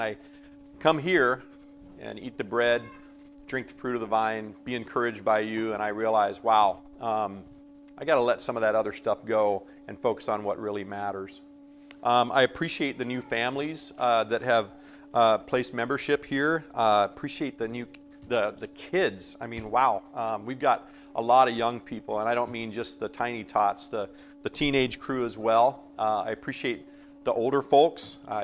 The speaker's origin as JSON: {"language": "English", "town": "Madera", "region": "California", "country": "United States", "tie": "born or raised there", "said": "I guess when I think about water, I think about growing up in Madera, California"}